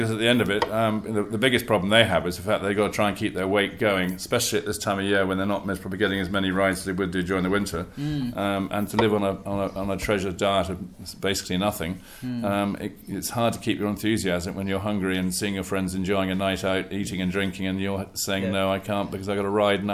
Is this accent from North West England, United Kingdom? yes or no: no; East of England, United Kingdom; I was born in Essex's, my father was a farmer and trained a few horses for his friends, and I just grew up enjoying the horse world rather than the farming side